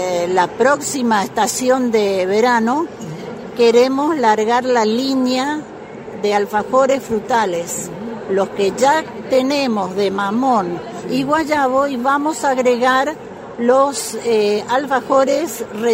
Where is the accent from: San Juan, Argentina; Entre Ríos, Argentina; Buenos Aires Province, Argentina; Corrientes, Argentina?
Corrientes, Argentina; Paso de los Libres; Nosotros venimos de Paso de los Libres, la ciudad que está cerca a orillas del río Uruguay, uh-huh. Al sur, en la parte sur de Corrientes. Una linda ciudad.